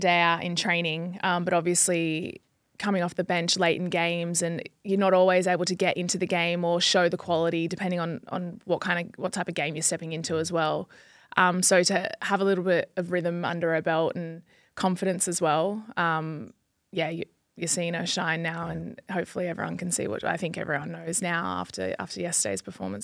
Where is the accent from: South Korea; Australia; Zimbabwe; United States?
Australia; Coming from Australia, the coffee there is elite.